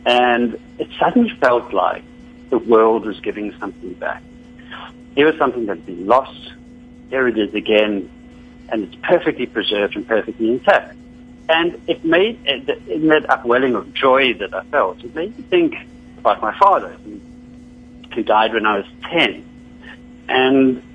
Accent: Durban, KwaZulu-Natal, South Africa; born there; I was born on the Bluff, which is sort of like Durban, but a lot further away.

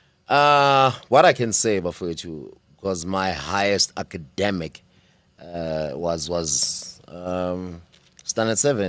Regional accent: Soweto, Gauteng, South Africa; Mina, I'm from Ezola too, Soweto.

